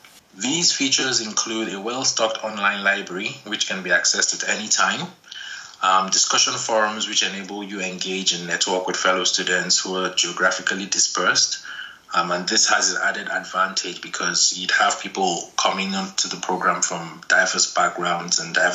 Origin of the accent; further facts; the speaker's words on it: Nigeria; As a young child, kind of growing up in Nigeria, which is a country with massive infrastructure and building needs